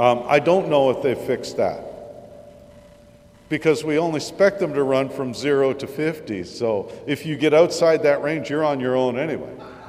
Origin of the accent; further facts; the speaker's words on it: Canada; I'm Canadian, I like hockey tape.